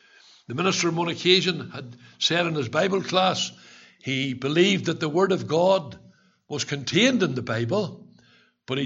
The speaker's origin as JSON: {"language": "English", "town": "Belfast", "region": "Northern Ireland", "country": "United Kingdom", "tie": "born or raised there", "said": "I was born in Tigers Bay."}